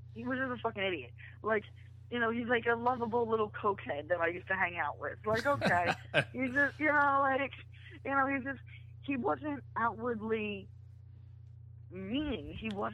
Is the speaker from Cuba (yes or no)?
no; New York City, New York, United States; I was born and raised in New York City.